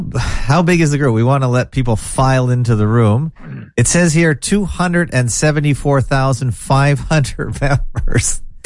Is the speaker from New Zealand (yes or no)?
no; Toronto, Ontario, Canada; I'm the … from the North Shore of Lake Ontarible in Toronto, Ontario, Canada.